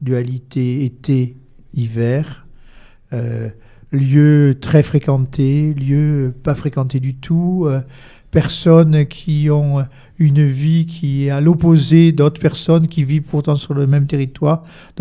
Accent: Comps-sur-Artuby, Provence-Alpes-Côte d'Azur, France; born there; je suis né à Comme-sur-Artubie, mm-hmm. Et mon père est un pur verdonien

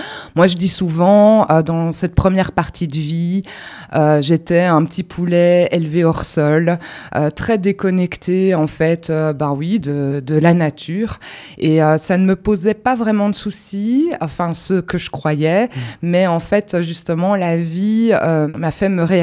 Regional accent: Brussels, Belgium; moi, je viens de Bruxelles. Voilà, je suis née à Bruxelles, j'ai vécu à Bruxelles.

